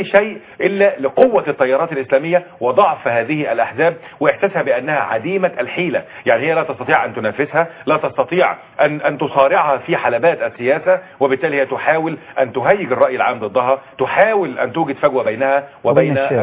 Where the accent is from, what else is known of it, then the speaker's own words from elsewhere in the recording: Egypt; العكس بيحصل عندنا في مصر